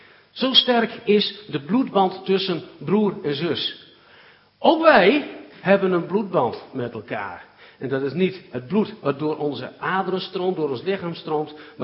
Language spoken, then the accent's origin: Dutch; Valthermond, Drenthe, Netherlands; Ik kom uit Valthermond. Ik woon in Valthermond